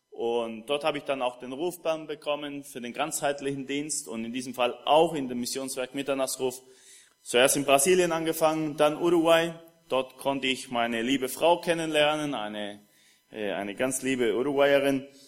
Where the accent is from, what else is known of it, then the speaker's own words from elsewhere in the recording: Germany; now in Argentina; Also ich bin Deutscher, aber bei mir ist es ein bisschen komisch. In Argentinien sagen sie mich, ich bin ein komischer Deutscher. Ich bin nicht in Deutschland geboren und trinke kein Bier.